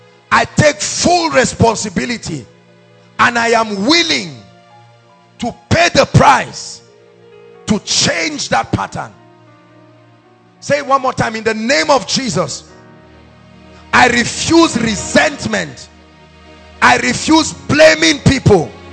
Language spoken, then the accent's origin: English; Kogi, Nigeria; I come from a family where no one has risen. Excuses here and there. We are from Kogi State, that's why. Excuses here and there. We're from the north, that's why.